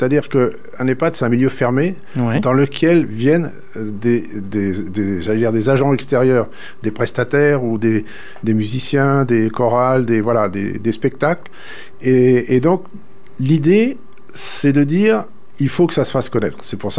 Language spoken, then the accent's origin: French; Centre-Val de Loire, France; Voilà, donc nous venons d'Indre-et-Loire tous les deux